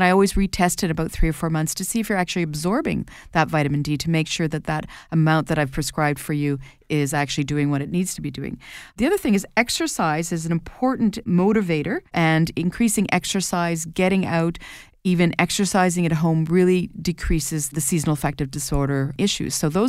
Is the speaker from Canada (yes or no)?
yes; Canada; And as a Canadian, if you're not taking vitamin D, you're probably low in vitamin D.